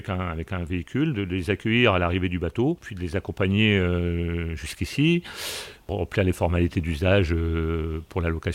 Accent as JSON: {"language": "French", "town": "Belle-Île-en-Mer", "region": "Brittany", "country": "France", "tie": "born or raised there", "said": "J'ai commencé ma carrière ici, je suis originaire de Belle-Île."}